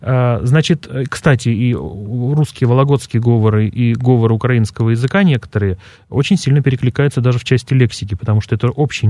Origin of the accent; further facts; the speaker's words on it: Vladimir Oblast, Russia; Ну, я сам немножко диалектный, я из Владимирской области